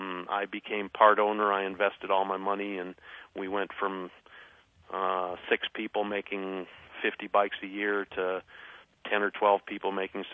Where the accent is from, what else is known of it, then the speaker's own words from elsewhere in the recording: Chicago, Illinois, United States; Well, I was born in Chicago. I went to school in Chicago. I went to Ferris Bueller's Day Offs High School.